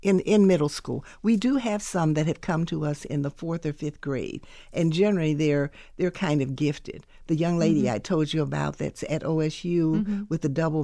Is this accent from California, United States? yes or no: no; Cleveland, Ohio, United States; now in Columbus, United States; Well, originally, Amy, I am from Cleveland. I was born and raised in Cleveland.